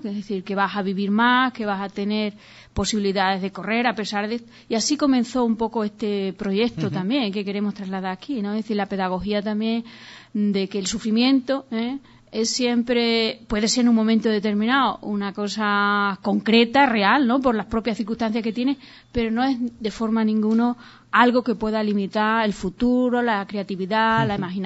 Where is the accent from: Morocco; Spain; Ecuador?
Spain; Guareña, Extremadura; yo tenía mucho interés que naciera en Guareña, porque yo soy de Guareña